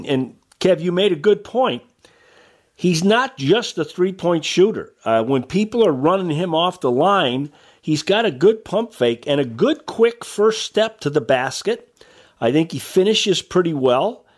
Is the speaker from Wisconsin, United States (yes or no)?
no; Massachusetts, United States; Oh, heck yeah. I grew up in Massachusetts. I mean, I'm a Bobby Orr and Esposito guy.